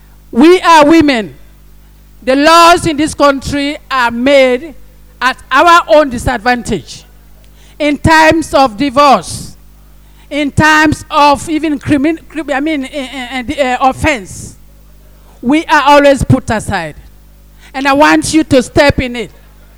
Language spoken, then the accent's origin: English; Eastern Province, Sierra Leone; The judiciary system in our provinces, where I come from the Kisi Tongi Chiefdom, justice is not going there.